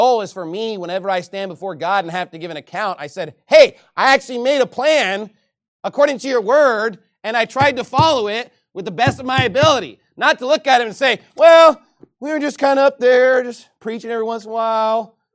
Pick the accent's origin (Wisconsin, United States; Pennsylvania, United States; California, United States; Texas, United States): Texas, United States; Keller; I was like, I'm from Dallas, you know. And I actually didn't even live in Dallas. I lived in Keller. I thought I lived in Dallas.